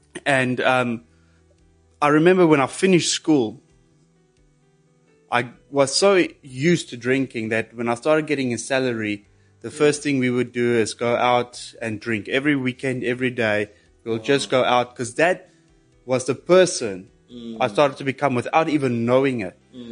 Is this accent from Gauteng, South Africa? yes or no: yes; Pretoria, Gauteng, South Africa; born there; So I was born in Pretoria, and my dad actually walked out on us when I was 6 years old.